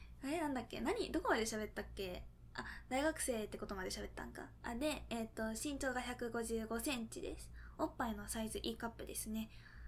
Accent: Fukuoka, Japan; accent: Hakata dialect; うち博多弁で喋ってるの多分これでわかると思うんやけど、福岡出身で今も福岡に住んでるんやけど、

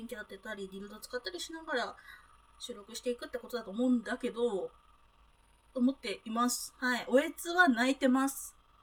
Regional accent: southern Kanto, Japan; まあ南関東出身です。

